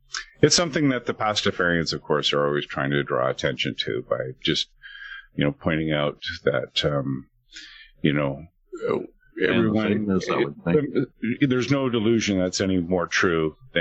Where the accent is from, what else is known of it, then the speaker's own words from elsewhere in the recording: British Columbia, Canada; Well, I'm from British Columbia, Canada.